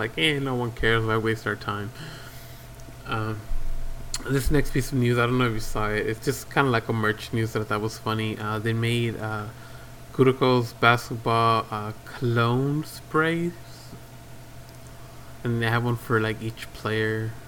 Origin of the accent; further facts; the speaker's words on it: United States; I'm just American. I don't take offense to that. I am American.